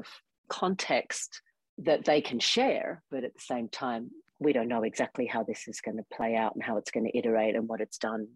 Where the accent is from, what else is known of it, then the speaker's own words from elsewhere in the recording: Australia; I grew up in Australia in the Australian school system